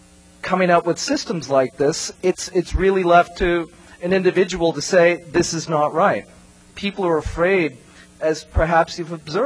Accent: United States; Look, this is America. I have the right, as an American, to travel anywhere I feel like it.

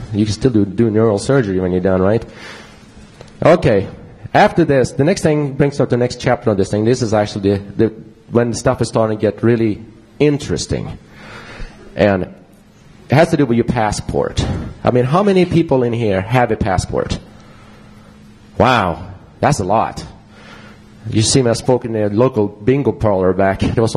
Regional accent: United States; accent: Swedish; English is a second language; By the way, I am American too, and even if I have a Swedish accent.

